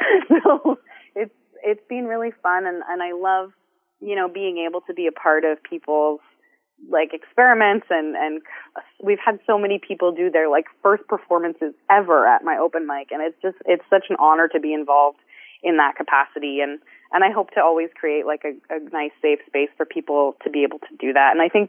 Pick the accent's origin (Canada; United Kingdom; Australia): Canada; Waterdown, Ontario; Yeah, so I run an open mic in my hometown, Waterdown, Ontario, twice a month.